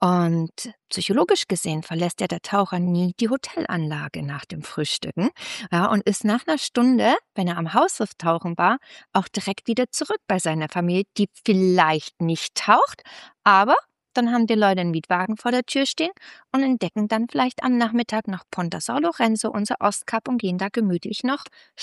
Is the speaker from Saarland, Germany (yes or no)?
no; Augsburg, Bavaria, Germany; wir kommen aus Augsburg, es liegt direkt um die Ecke